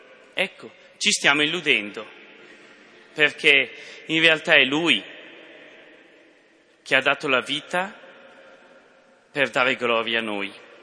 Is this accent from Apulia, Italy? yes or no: no; San Gregorio di Cisano, Lombardy, Italy; ormai, ho 26 anni, vengo da San Gregorio di Cisano, quindi verso Lecco